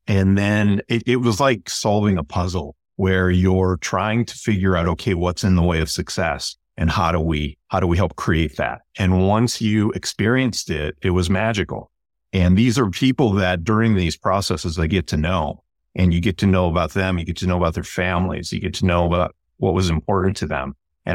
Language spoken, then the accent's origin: English; Chicago, Illinois, United States; So I'm originally from Chicago.